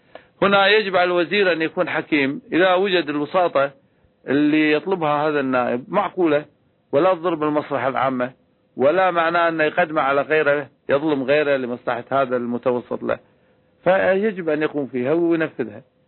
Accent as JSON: {"language": "Arabic", "country": "Jordan", "said": "يعني الحين عندنا بالأردن"}